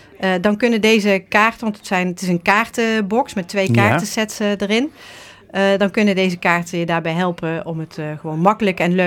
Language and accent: Dutch; Eindhoven, North Brabant, Netherlands; Ik ben opgegroeid in Brabant, in Eindhoven. Heel leuk. En daarna ben ik naar Utrecht vertrokken om te studeren.